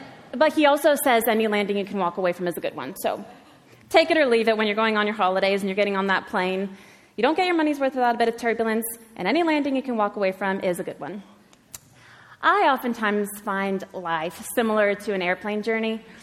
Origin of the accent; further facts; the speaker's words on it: United States; now in Belfast, United Kingdom; that's not a Belfast accent. And you'd be right. I'm from America.